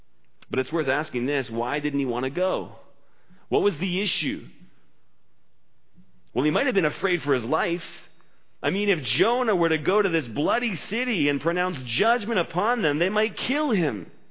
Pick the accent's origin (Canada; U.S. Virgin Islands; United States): Canada; Maybe the only time we get excited about being Canadian is during the Olympics when Team Canada, the Team Canada of hockey comes together to win a gold medal. But apart from that, we're so complacent as Canadians.